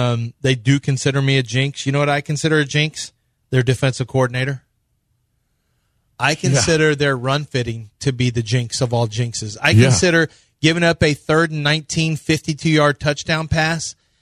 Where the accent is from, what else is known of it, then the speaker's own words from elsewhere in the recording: Houston, Texas, United States; I'm trying to help my hometown team, Houston Texans